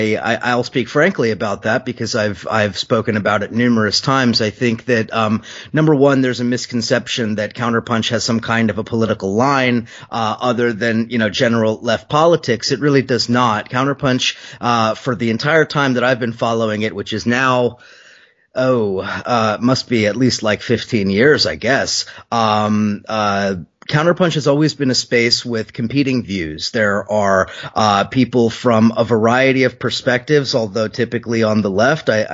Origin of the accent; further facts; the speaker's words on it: California, United States; now in New York, United States; as I moved from California, which is where I went to school and where I grew up, to New York, and became active in circles here.